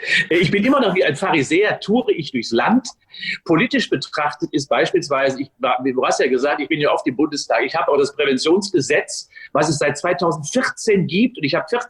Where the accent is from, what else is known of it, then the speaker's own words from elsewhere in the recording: Unna, North Rhine-Westphalia, Germany; Ja, 18. März 57 geboren in Unna, bin also Westfale. Bin dort aufgewachsen